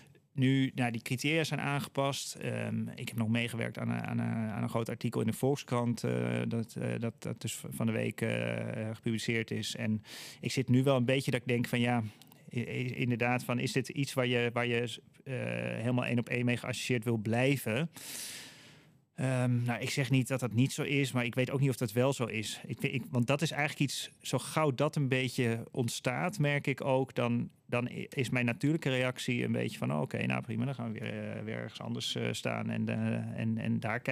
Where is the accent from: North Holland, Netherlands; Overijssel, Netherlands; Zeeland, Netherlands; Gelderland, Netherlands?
North Holland, Netherlands; Amsterdam; Ik was ook als Amsterdammer daar in Rotterdam.